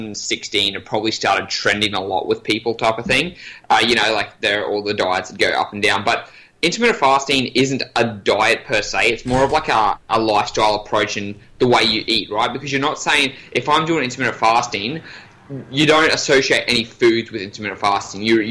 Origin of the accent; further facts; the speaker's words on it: Australia; accent: Australian; So I'm from Australia. I'm from the top part of Australia, which is not as civilized as the bottom part. So we're a bit more country up there.